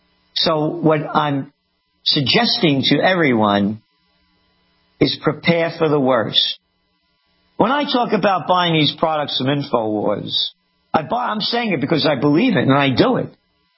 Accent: United States; I believe in a self-sustaining economy. I'm an American. America first.

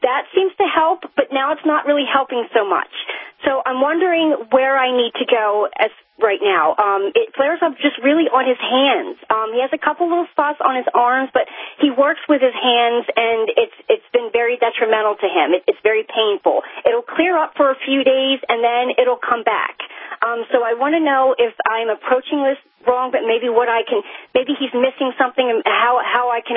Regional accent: Tennessee, United States; I'm from Tennessee.

